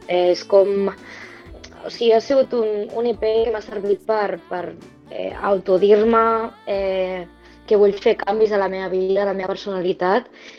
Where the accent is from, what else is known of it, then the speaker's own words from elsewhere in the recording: Tarragona, Catalonia, Spain; Doncs jo vinc de Tarragona i des de molt petit he estudiat...